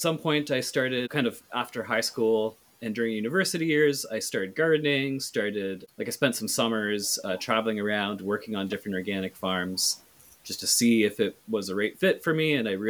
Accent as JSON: {"language": "English", "town": "Toronto", "region": "Ontario", "country": "Canada", "tie": "born or raised there", "said": "I'm born and raised in Toronto."}